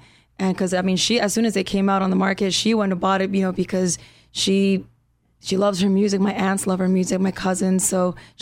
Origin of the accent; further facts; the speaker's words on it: United States; I grew up on the border. So yeah. I'm Mexican and I'm American. I do both things. I speak both languages.